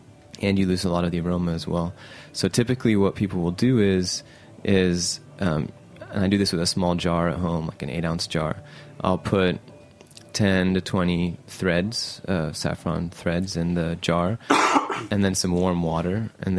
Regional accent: Saudi Arabia; Cause I grew up in Saudi Arabia, and I'm half Egyptian

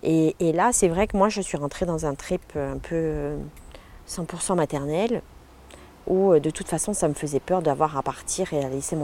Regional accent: Corsica, France; je veux rentrer et compter chez moi, en Corse.

